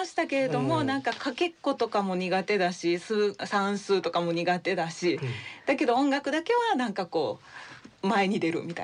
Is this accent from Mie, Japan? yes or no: no; Suma, Hyogo, Japan; also born or lived in Tarumi; 垂水生まれ、スマ育ち。